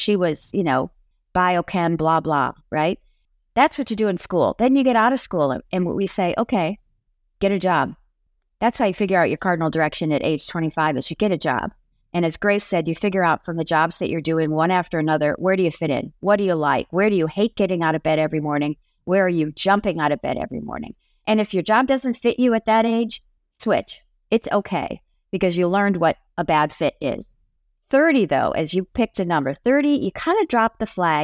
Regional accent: San Diego, California, United States; as a kid growing up in San Diego, I also wanted to get out of San Diego.

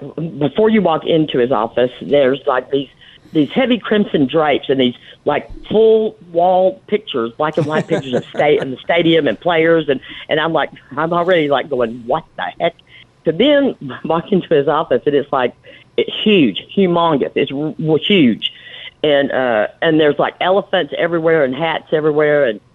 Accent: Georgia, United States; born there; I'm in Savannah now, but I'm actually, you know, I was born in Georgia

